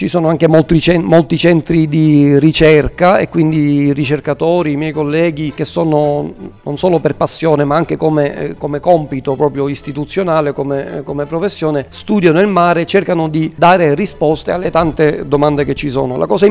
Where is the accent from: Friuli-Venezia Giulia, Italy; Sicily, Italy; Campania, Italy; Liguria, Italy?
Sicily, Italy; Palermo; sin da ragazzino mi piaceva andare a mare a Palermo. Io sono di Palermo